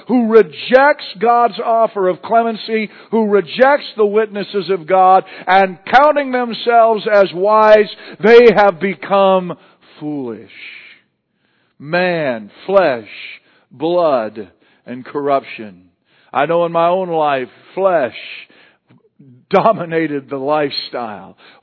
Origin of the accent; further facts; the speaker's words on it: Montana, United States; When I was growing up in Montana, we never even locked the front door.